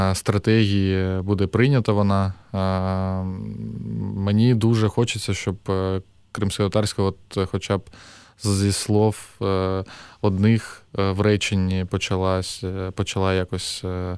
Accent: Yevpatoria, Crimea, Ukraine; Я сам можу сказати про своє оточення, яке було в Криму і в моєму рідному місті Євпаторія.

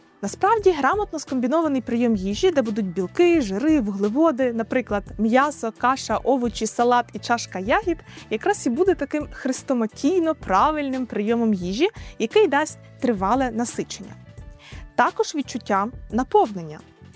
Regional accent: Lviv Oblast, Ukraine; Просто так називають торти на Львівщині, звідки я родом.

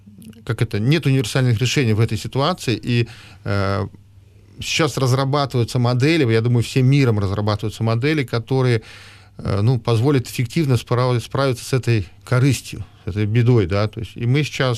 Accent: Ukraine; now in Latvia; я там приеду с Латвии в Украину, я понимаю, я сам украинец

